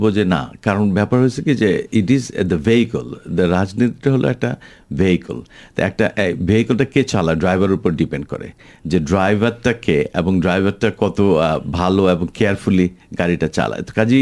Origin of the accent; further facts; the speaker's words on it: Bangladesh; now in Australia; আমি বলতে পারি আমি বাংলাদেশি অস্ট্রেলিয়ান বা অস্ট্রেলিয়ান বাংলাদেশি, বাট ওরা কিন্তু বলবে ওরা অস্ট্রেলিয়ান।